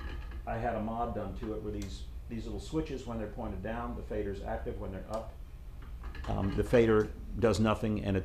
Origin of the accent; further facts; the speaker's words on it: Austin, Texas, United States; now in New York, United States; I moved up to New York from Austin, Texas